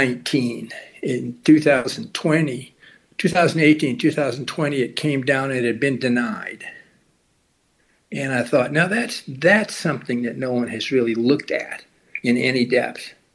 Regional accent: Nebraska, United States; First of all, let me say I'm from Nebraska, mm-hmm. as you mentioned earlier, and I lived in Lincoln, and my brother went to school with Charlie

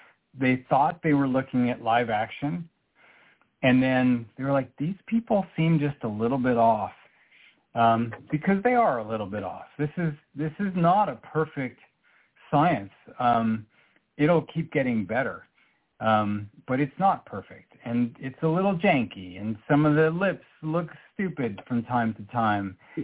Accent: New York, United States; And this teenage boy in Arkansas in the Duck episode was so foreign to me as a New Yorker.

